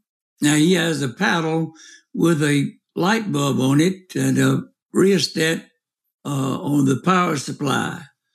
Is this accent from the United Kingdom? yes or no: no; Georgia, United States; born there; Bill Geer was born in the same county I was born in Georgia.